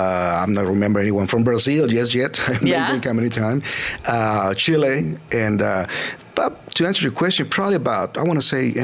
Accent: Mexico; Well, it started like a small town in Mexico, because I'm from Mexico.

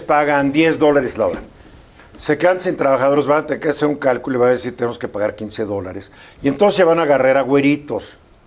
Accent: Mexico; Oye, yo soy mexicano, no importa.

